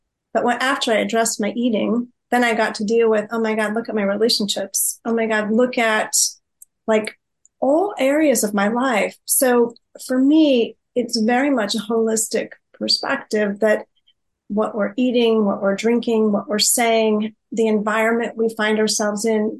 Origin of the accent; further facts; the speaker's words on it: United States; I'm American